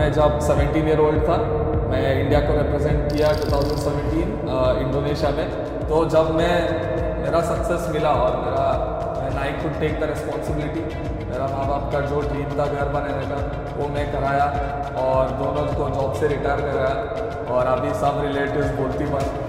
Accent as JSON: {"language": "Hindi", "town": "Bangalore", "region": "Karnataka", "country": "India", "said": "और मैं बैंगलोर से हूँ"}